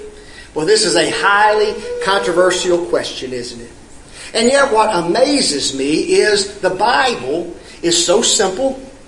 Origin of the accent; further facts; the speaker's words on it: Memphis, Tennessee, United States; When I was a child growing up in Memphis, we attended at the Knight Arnold Church of Christ, and Brother E.L. Whitaker was the minister there.